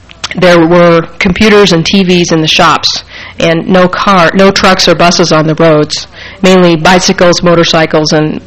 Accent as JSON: {"language": "English", "town": "Provo", "region": "Utah", "country": "United States", "lives_now": "Salt Lake City, United States", "said": "I'm a physician here in Salt Lake City. I'm a general internist. I'm from Provo"}